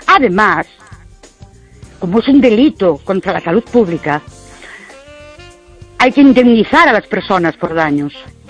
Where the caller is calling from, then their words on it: Ourense, Galicia, Spain; de Ourense.